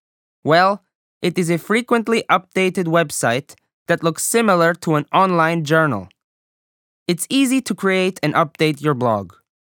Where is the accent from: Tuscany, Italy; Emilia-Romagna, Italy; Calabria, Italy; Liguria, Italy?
Emilia-Romagna, Italy; Bologna; I come from Bologna.